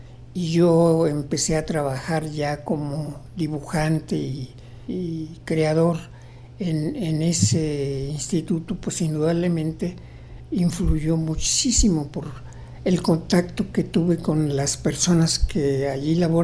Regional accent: Michoacán, Mexico; Yo, por ejemplo, recorría esa distancia entre mi pueblo y Morelia llevando leña en un burro o carbón. Un niño de menos de 10 años haciendo ese viaje

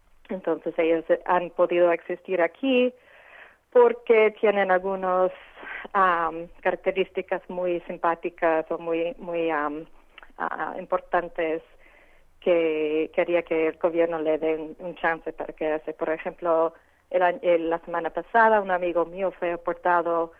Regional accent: United States; como americana, me da tan asco y tanta tristeza pensar que mi propio gobierno

